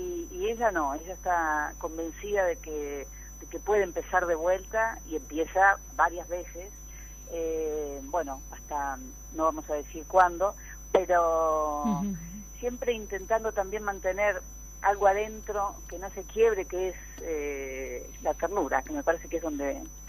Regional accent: Rosario, Santa Fe, Argentina; moved away as an adult; now in Buenos Aires, Argentina; Antes que nada, soy rosarina y seguiré siendo rosarina

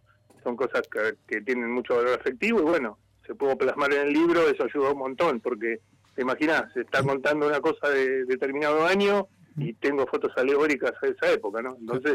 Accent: La Plata, Buenos Aires Province, Argentina; empecé a ir a Buenos Aires, yo soy de La Plata, empecé a ir a Capital a ver bandas punks

